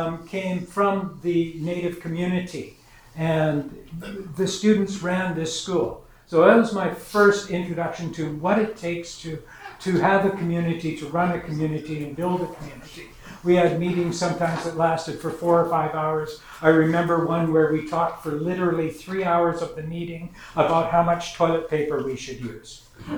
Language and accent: English; Nelson, British Columbia, Canada; I grew up in Nelson in the Kootenays, and anyone who knows the Kootenays knows something of what that's like.